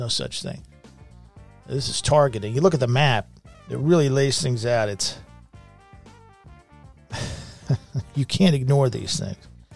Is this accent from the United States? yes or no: yes; Pennsylvania, United States; I'm from Pennsylvania.